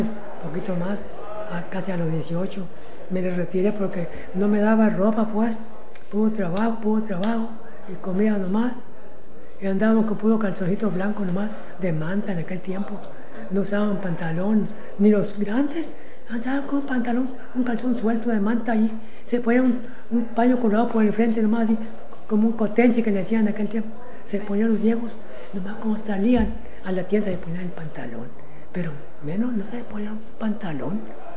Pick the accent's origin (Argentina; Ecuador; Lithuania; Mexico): Mexico; San José de Gracia, Sinaloa; born there; Yo nací en San José de Gracia, Sinaloa, en 1914.